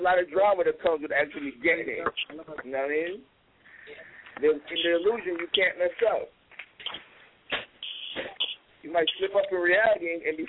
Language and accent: English; Brooklyn, New York, United States; I'm from Brooklyn, New York.